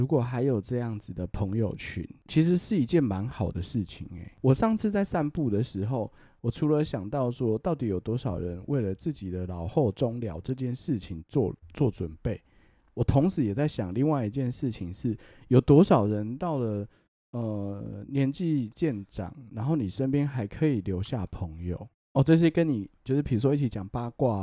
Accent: Taiwan; accent: Taiwanese Hokkien; 欸，我讲台语，然后大家就是我也讲换成国语好了啦

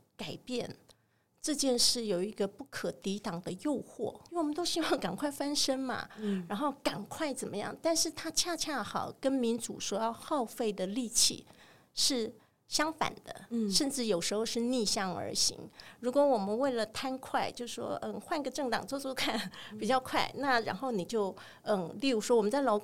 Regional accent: southern Taiwan, Taiwan; 我又是一个来自南台湾嘉南平原的人，那我才发现，哇，我对我的家乡还真一无所知

